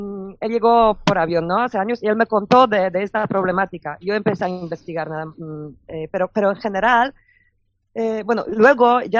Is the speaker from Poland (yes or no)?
yes; Poland; en mi país, Polonia, que es extremo, un caso bastante extremo